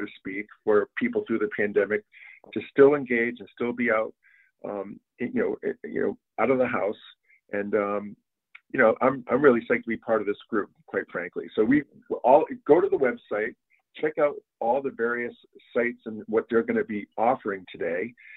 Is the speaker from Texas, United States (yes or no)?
no; Maine, United States; now in Connecticut; I'm originally from Maine, and I moved here to Connecticut.